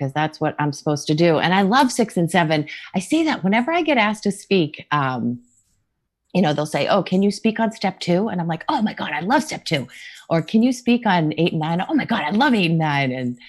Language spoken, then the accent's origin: English; Boston, Massachusetts, United States; I grew up in Boston. I grew up just north of Boston.